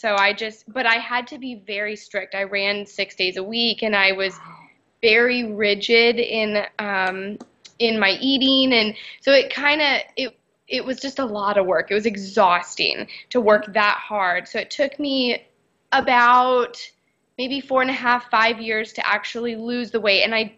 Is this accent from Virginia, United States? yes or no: yes; Virginia, United States; so my mom told me about a doctor in my hometown in Virginia that was like an osteopath.